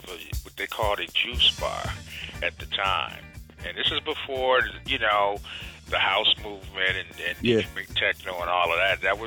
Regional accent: Brooklyn, New York, United States; now in Belleville, United States; I lived in a place called Belleville because I was originally from New York.

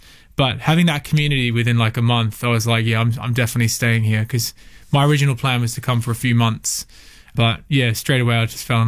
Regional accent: Australia; now in London, United Kingdom; Like, growing up in Australia at that time, it wasn't pre-internet, but it was, the internet didn't have as much influence on like the local scene.

